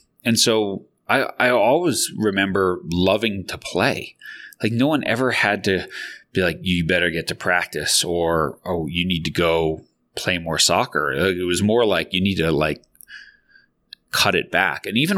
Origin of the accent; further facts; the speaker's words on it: Long Island, New York, United States; So, you know, I'm 52. I grew up on Long Island. So originally a New Yorker.